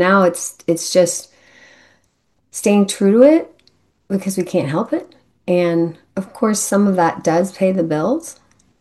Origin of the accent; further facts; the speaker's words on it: Houston, Texas, United States; I mean, when I grew up in Houston, I never saw any elevation at all.